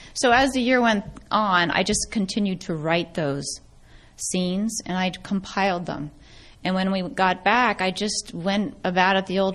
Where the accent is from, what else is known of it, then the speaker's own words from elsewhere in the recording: East Coast, United States; moved away; I'm from the East Coast originally. So when we moved out and you're surrounded by all of these creative people, it is inspiring.